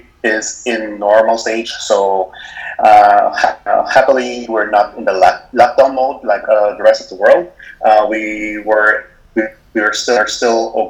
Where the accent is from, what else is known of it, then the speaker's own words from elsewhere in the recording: Philippines; now in Taiwan; I came from the Philippines too, but I'm teaching in Taiwan for more than 16 years.